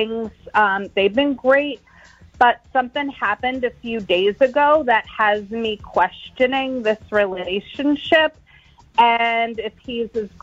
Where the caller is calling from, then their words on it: Newport News, Virginia, United States; from Newport News.